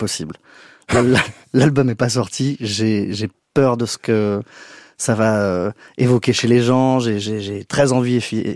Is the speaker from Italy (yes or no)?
no; Argenteuil, Île-de-France, France; born there; Ah, je suis né à Argenteuil.